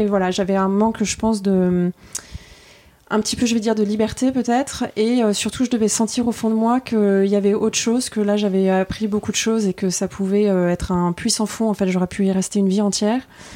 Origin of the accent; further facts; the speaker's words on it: Paris, Île-de-France, France; Alors j'ai 39 ans, je suis née, j'ai grandi à Paris